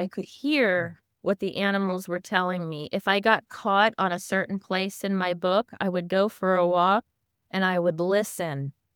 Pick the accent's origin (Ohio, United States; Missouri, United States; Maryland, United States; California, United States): Maryland, United States; I'm from Maryland. You don't see white herons in Maryland.